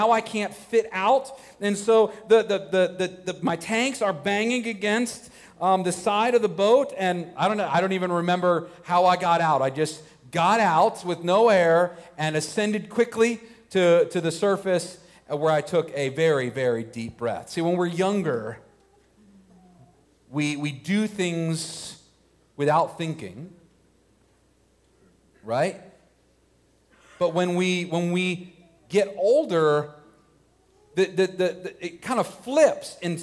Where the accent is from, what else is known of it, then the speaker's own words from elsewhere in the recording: Florida, United States; It's one of the things I miss about Florida. I grew up in South Florida, and I used to love scuba diving.